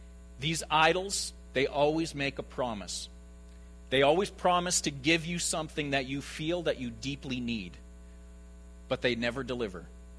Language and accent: English; Saskatchewan, Canada; I'm from Saskatchewan.